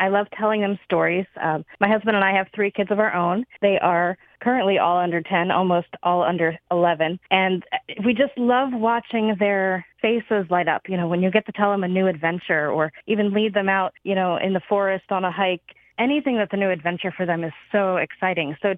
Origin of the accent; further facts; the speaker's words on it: Milford, Delaware, United States; now in Magnolia, United States; Yes, I live in Magnolia. My hometown's Milford. We did grow up in Harrington a little bit, but we graduated from Milford High School, my sister and I. So we're kind of central Delaware.